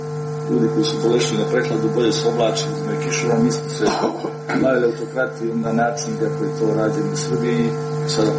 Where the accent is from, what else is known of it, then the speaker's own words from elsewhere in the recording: Kotor, Kotor Municipality, Montenegro; ja sam dolazim iz Kotora, iz vremena kad su gradovi bili države